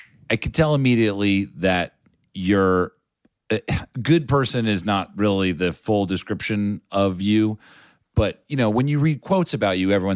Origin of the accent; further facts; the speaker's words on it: United States; maybe that's just me being an American